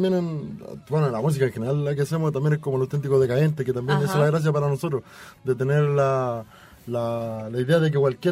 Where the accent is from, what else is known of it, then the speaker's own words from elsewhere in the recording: Chile; Encontramos que lo que más nos identifica a todos como chilenos